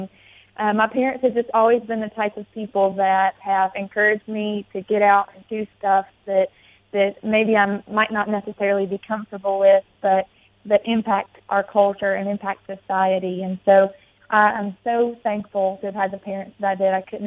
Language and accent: English; West Virginia, United States; So I grew up in West Virginia. You got to come visit our beautiful state a couple weeks ago.